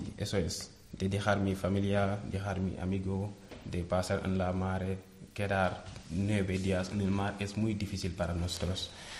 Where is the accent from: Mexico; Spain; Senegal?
Senegal; Sí, soy de Senegal.